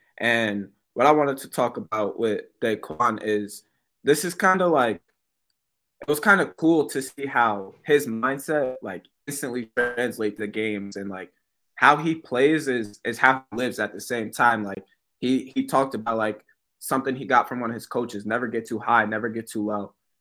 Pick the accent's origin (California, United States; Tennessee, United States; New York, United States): New York, United States; Albany; I'm from Albany, so I know a lot about that school